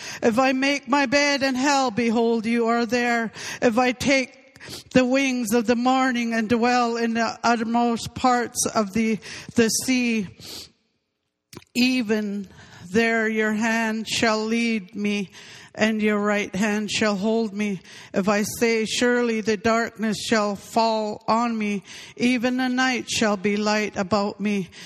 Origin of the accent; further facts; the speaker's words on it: Port Hardy, British Columbia, Canada; I was born and raised in Port Hardy, a small town in BC, the north end of the island where the road ends.